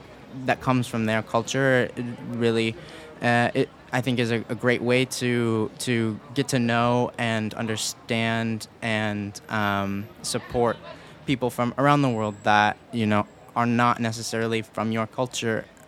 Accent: United States; now in Spain; I'm from the United States

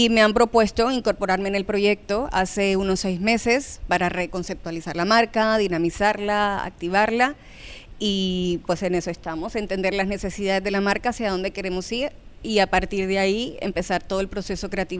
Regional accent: Colombia; moved away; Soy colombiana, he trabajado en estilismo desde hace 15 años

